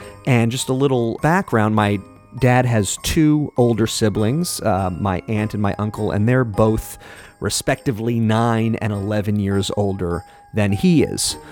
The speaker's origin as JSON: {"language": "English", "region": "New York", "country": "United States", "tie": "born or raised there", "said": "What you may not know about me is that while I grew up Jewish on Long Island, my father's side of the family was of various Christian denominations"}